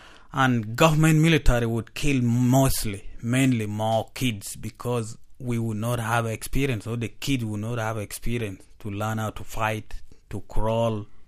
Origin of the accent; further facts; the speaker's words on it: Northern Region, Uganda; I grew up in Uganda, the northern part where the war been over 21 years since 1986.